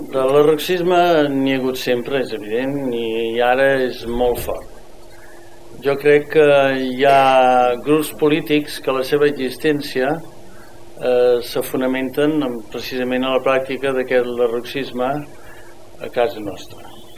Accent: Verges, Catalonia, Spain; jo sóc de Verges i fem una professó que anem sempre

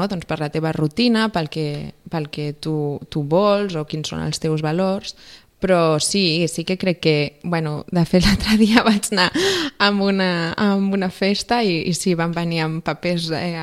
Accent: Catalonia, Spain; jo soc de Catalunya, aleshores el primer que em van preguntar va ser...

